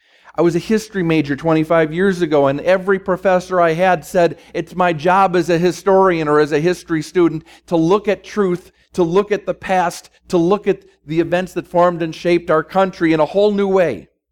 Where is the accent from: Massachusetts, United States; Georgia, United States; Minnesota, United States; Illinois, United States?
Minnesota, United States; Minneapolis; is planning a church in my hometown up in Minneapolis